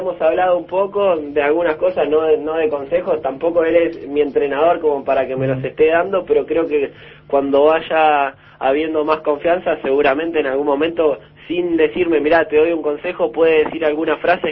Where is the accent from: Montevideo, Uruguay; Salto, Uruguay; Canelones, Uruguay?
Salto, Uruguay; also born or lived in Argentina; Yo nací en Argentina, después de muy chico me fui a vivir a Salto